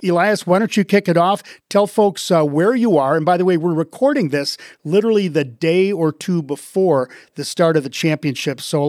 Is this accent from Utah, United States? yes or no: yes; Park City, Utah, United States; Emily, you come from my hometown here in Park City